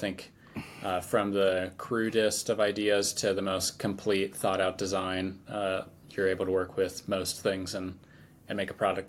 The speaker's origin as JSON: {"language": "English", "region": "Virginia", "country": "United States", "tie": "born or raised there", "also_born_or_lived": "Germany", "said": "I grew up in Virginia"}